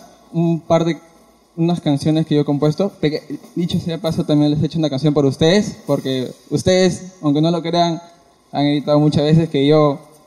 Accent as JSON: {"language": "Spanish", "region": "Ica", "country": "Peru", "said": "soy de Ica, pero... Ese no es el caso. Yo vengo desde Ica, he venido solo acá, no conozco a nadie"}